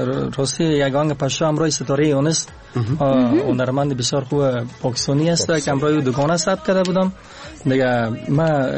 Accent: Kabul, Afghanistan; born there; تولد خودم زاده کابل هستیم قبلگاه صاحب همچنان دیگه اصلا ما از ولایت لوگر هستیم.

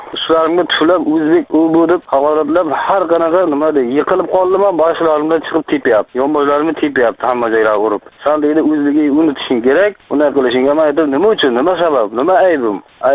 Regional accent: Navoiy Region, Uzbekistan; "Men Navoiydanman, sen qaydasan?"

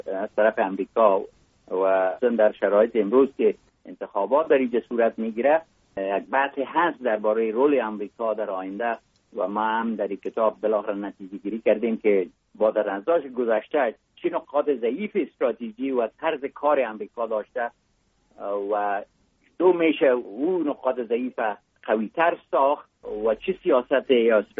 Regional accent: Mazar-i-Sharif, Balkh, Afghanistan; born there; آدم در جای مثل مزار شریف که در اونجا متولد شدم

